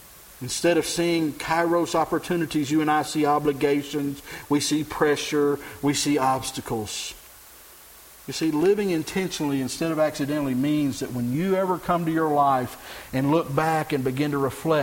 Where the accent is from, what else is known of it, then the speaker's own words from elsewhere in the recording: Texas, United States; Growing up in Texas, everybody had to learn Spanish.